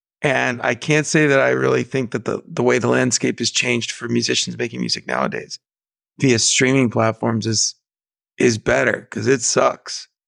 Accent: Downey, California, United States; Like, I grew up in Downey, and it's this high school I went to was the high school

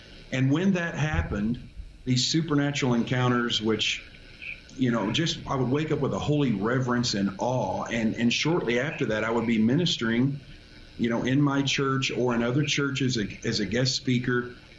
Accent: Bloomington, Indiana, United States; I grew up in Bloomington, Indiana.

